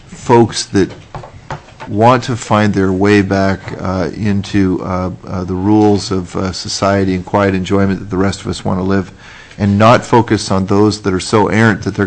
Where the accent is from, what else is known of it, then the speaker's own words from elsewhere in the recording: Fairbanks, Alaska, United States; You know, I come from Fairbanks, which is a community where we just arrested somebody for their eighth DUI.